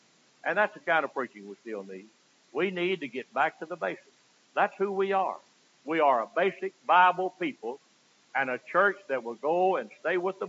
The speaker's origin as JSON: {"language": "English", "town": "Bemis", "region": "Tennessee", "country": "United States", "tie": "born or raised there", "said": "And the Methodist people I grew up with in Bemis, Tennessee, they were very strict along those lines."}